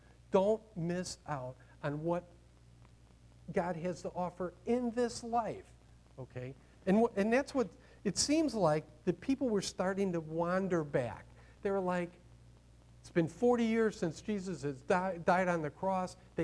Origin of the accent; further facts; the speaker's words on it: Chicago, Illinois, United States; And growing up in Chicago, the Catholics have mass every day.